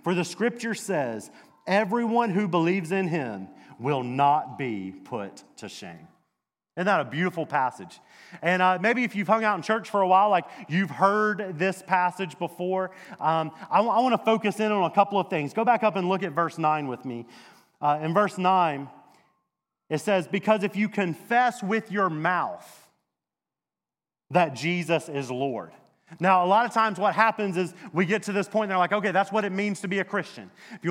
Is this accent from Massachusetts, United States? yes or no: no; Mississippi, United States; I grew up in Mississippi, in the South, deep South, Bible Belt, God-fearing, country-loving folk down there, all right?